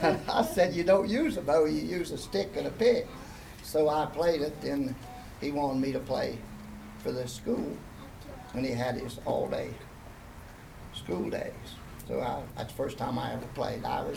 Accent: West Virginia, United States; Yeah, we were raised in Braxton County.

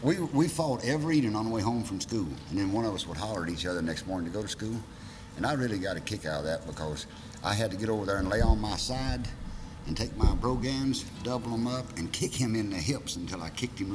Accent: War, West Virginia, United States; born there; As far as I know, I was born somewhere around War, West Virginia.

